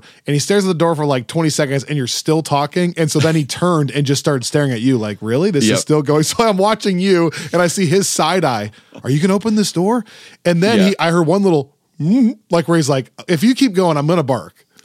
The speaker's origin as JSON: {"language": "English", "town": "Orange City", "region": "Iowa", "country": "United States", "tie": "born or raised there", "said": "Look, I grew up in Iowa. I grew up in Iowa. I'm from Orange"}